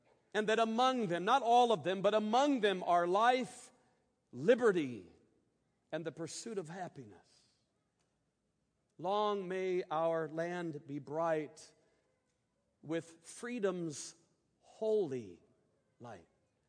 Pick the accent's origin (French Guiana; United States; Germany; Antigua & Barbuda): United States; So as an American in my earthly citizenship, I am proud to be an American.